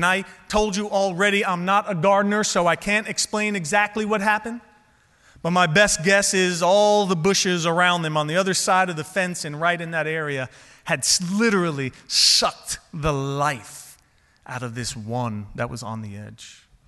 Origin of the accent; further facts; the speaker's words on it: New York City, New York, United States; You know, growing up in New York City, you don't get a lot of opportunities to take up gardening.